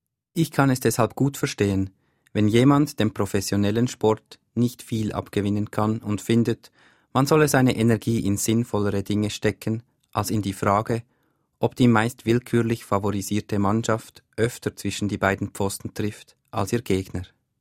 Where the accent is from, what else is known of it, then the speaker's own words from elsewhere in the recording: Zurich, Switzerland; now in Bern, Switzerland; Ich bin im Raum Zürich geboren und aufgewachsen. Seit einigen Jahren aber lebe ich im Kanton Bern.